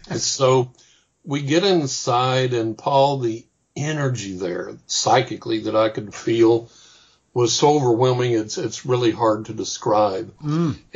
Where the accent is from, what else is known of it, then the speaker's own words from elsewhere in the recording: Texas, United States; I was raised in West Texas, and at the time, if I'm walking into the grocery store